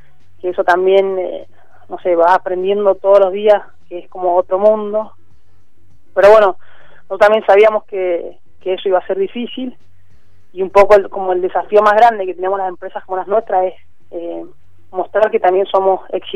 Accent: Mendoza, Argentina; Exactamente, sí, nosotros somos de Mendoza.

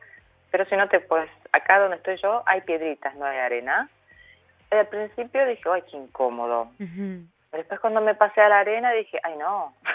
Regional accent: Argentina; Soy de Argentina, la verdad que sí.

